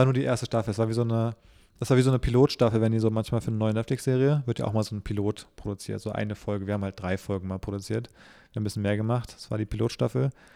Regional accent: Berlin, Germany; ich bin ja gebürtiger Berliner, aber so richtig Mitte-Berliner war ich ja eben lange Zeit nicht.

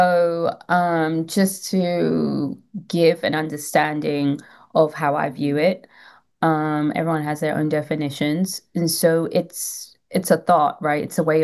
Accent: London, United Kingdom; moved away as an adult; now in Atlanta, United States; So I'm from London, born and raised in London. I came to Atlanta as an adult, was only meant to be here for 3 years, and I've been here 19.

